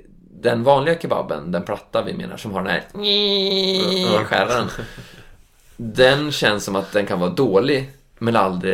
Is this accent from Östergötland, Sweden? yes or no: yes; Norrköping, Östergötland, Sweden; Som native Norrköpingsbo så har man ju en helt annan kebabkultur.